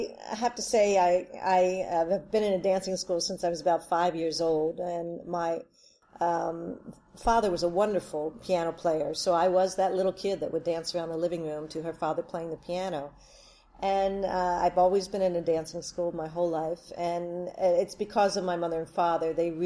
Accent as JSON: {"language": "English", "town": "Wilmington", "region": "Delaware", "country": "United States", "tie": "born or raised there", "said": "I grew up in Wilmington, Delaware. I know, and I went to the University of Delaware, so I'm a Delaware gal through and through."}